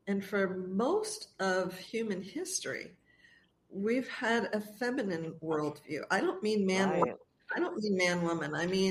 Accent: Hollywood, California, United States; born there; I was born in Hollywood, underneath the sign, in Cedars of Lebanon Hospital.

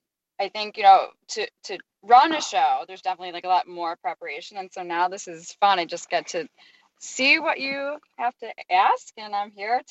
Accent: Glencoe, Illinois, United States; also born or lived in Highland Park / New York / Los Angeles / Boston; now in San Diego, United States; I'm originally from Glencoe, Illinois. And then we lived in the city for a while, and then we had moved from Highland Park to San Diego last September. But I've also lived in New York. I've lived in LA. I've lived in Boston and London.

